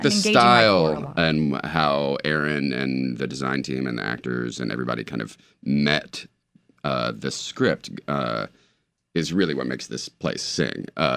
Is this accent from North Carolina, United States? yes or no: yes; Durham, North Carolina, United States; also born or lived in Chapel Hill; I grew up in Central North Carolina. I was born in Durham and grew up there and in Chapel Hill